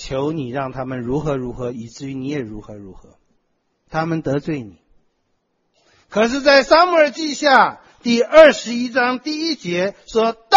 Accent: Taiwan; 我记得我们台湾有2次的大量的人出去寄居

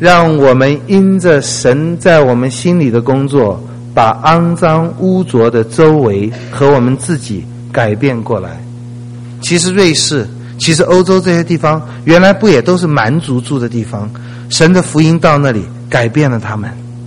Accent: China; 我真觉得我们中国人有太多太多的不安

